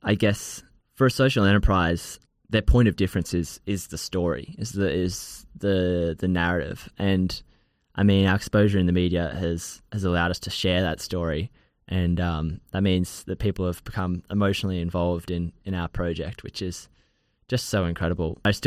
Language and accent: English; Kenya; now in Australia; I grew up in Kenya.